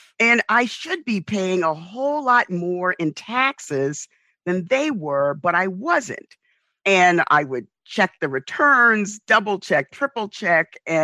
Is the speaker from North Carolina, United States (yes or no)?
no; New York City, New York, United States; I grew up in the South Bronx.